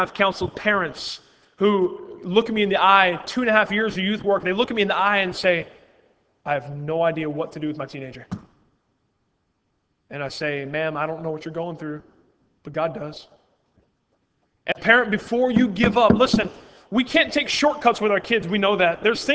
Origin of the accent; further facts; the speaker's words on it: North Carolina, United States; And growing up in North Carolina, I see the beautiful pines and how they soar